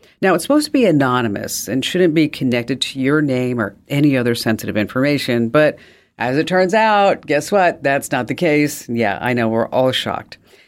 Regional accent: New Jersey, United States; I realize because, I'm from New Jersey. I know it's totally different than New York.

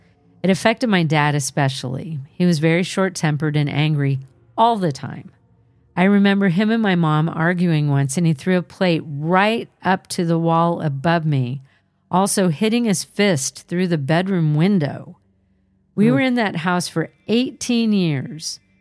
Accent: South Africa; I am from South Africa, and I am an environmental scientist and musician.

